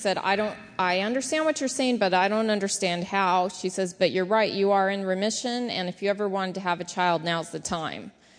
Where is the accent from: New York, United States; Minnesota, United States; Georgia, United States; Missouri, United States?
Missouri, United States; born there; I was born in Missouri, and I'm stubborn as a mule